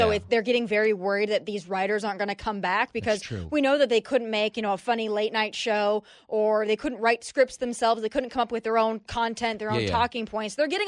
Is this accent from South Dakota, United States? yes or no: yes; South Dakota, United States; But I come from South Dakota, right?